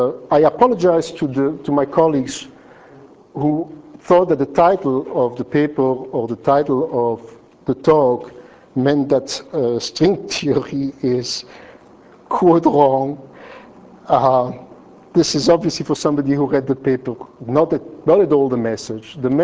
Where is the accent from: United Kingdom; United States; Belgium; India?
Belgium; Flanders; first language French; English is a second language; I grew up in Belgium, and for odd reasons I speak French at home because I was in the Flemish part of the country